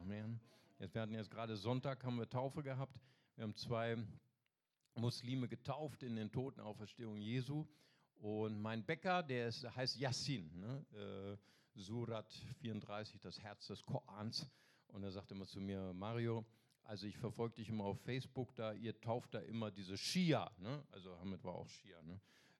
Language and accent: German; Bonn, North Rhine-Westphalia, Germany; Wir kommen ja aus Bonn.